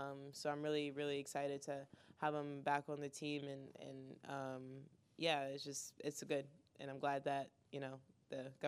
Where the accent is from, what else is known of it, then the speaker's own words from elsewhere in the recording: United States; US Open was always the main one I wanted to win just because it's in my home country.